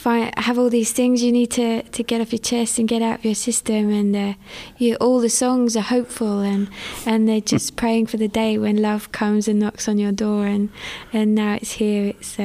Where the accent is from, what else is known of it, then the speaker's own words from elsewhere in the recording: Burnham-on-Crouch, East of England, United Kingdom; No, I'm from Essex.